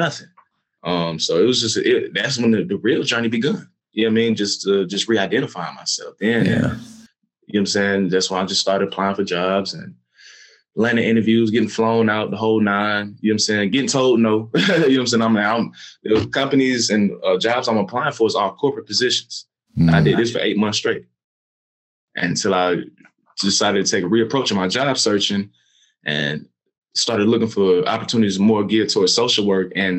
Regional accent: Atlanta, Georgia, United States; But I'm from Atlanta. You got to be like a chameleon, you know what I'm saying, in Atlanta.

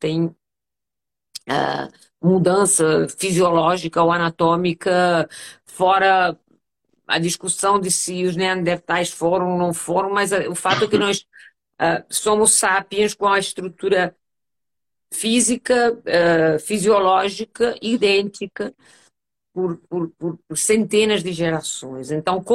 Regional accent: Palma, Balearic Islands, Spain; Portuguese is a second language; now in Brazil; Eu sou espanhola, eu sou nascida na ilha de Palma de Mallorca. E a vida e o amor e essas coisas me levaram para o Brasil. Me casei com um brasileiro. Então eu moro no Brasil

